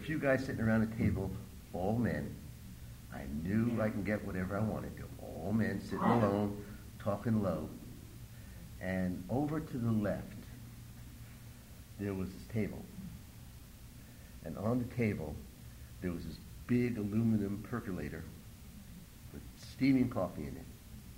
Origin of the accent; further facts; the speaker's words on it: New Jersey, United States; I said, "Well, I'm from New Jersey, and I need to get to New Jersey.